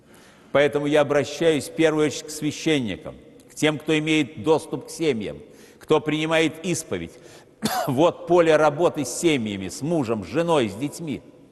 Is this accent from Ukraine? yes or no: no; Saint Petersburg, Russia; Этот образ, подлинник, находится в городе Петербурге, в моем родном городе